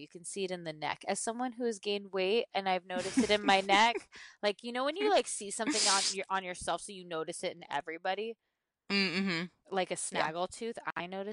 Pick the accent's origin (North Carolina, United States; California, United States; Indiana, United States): California, United States; Irvine; I grew up in Irvine, which is like